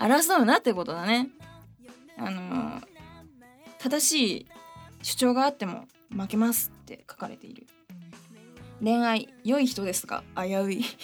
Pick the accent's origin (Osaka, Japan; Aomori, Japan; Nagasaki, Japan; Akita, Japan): Aomori, Japan; Kuroishi; 弘前の隣の隣の黒石市っていうところに住んでたっていうか、そこでずっとこう生まれ育っていたんですが、で弘前の高校大学に通ってみたいな感じだったんですけど、